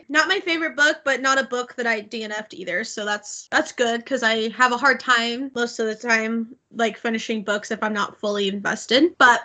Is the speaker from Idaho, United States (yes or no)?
yes; Idaho, United States; also born or lived in Utah; I live in Idaho, and I've spent, most of my life in Idaho, let's be completely honest. I spent more time here than I have in Utah, so I just think of Idaho as where I'm from.